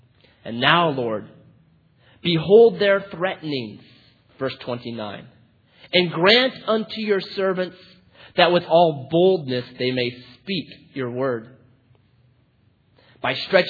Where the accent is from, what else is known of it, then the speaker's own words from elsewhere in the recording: Oregon, United States; I'm from Oregon. We've got horses up there. It's natural.